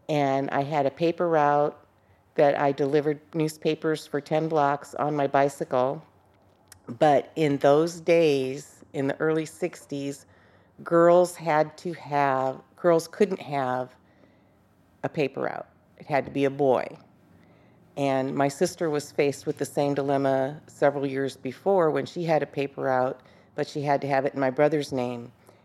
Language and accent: English; Coal Valley, Illinois, United States; also born or lived in Moline; I come from Coal Valley, Illinois, which is where I was born in Moline. Coal Valley's a suburb, and I was the sixth of seven children.